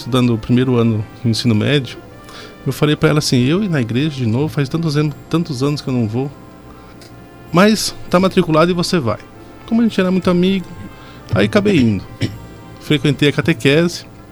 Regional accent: Amambai, Mato Grosso do Sul, Brazil; Eu sou natural de Amambai, nascido e criado em Amambai. … meu pai é … A minha mãe, natural de Amambai também. O meu pai é baiano

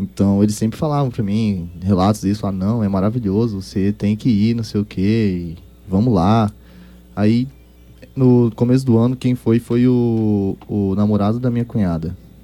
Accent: Campo Grande, Mato Grosso do Sul, Brazil; now in Dourados, Brazil; Sou de Campo Grande.

